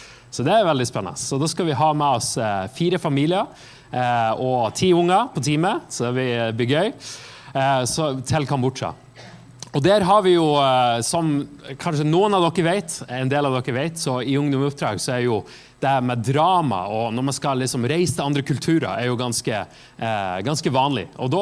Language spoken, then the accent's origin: Norwegian; Lovund, Nordland, Norway; Jeg vokste opp i Nordland, på Helgeland, og vokste opp på noen forskjellige øyer der oppe. Så på en øye som vokste opp på heter Lovund, i Lurøy kommune, så det veldig fint.